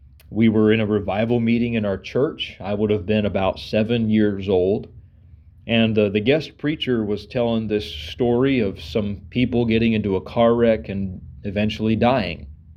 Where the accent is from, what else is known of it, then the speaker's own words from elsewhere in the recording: Powderly, Texas, United States; I'm from Powderly, Texas, and I am an assistant pastor at Lakewood Baptist Church.